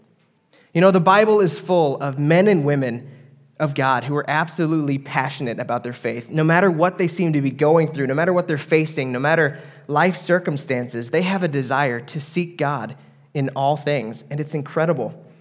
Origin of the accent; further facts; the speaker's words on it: Alaska, United States; You know, growing up in Alaska, I had many opportunities to go camping.